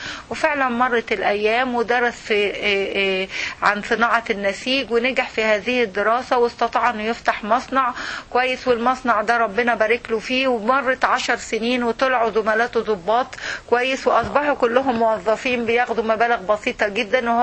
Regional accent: Egypt; دي عندنا في مصر

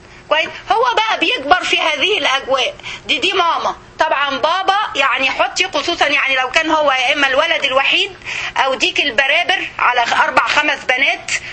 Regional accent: Egypt; عندنا في مصر

